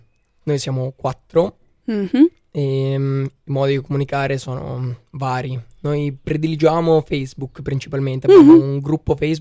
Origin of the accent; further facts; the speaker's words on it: Macerata, Marche, Italy; Macerata Grande, cosiddetta, ovvero Macerata nelle Marche.